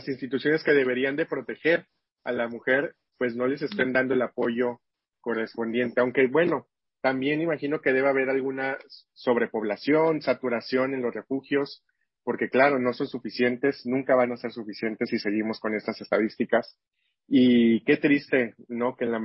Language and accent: Spanish; Mexico; qué clase de sociedad somos como mexicanos